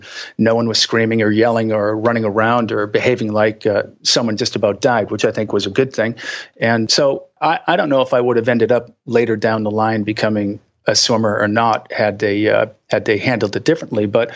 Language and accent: English; Boston, Massachusetts, United States; Yes, Boston, Massachusetts.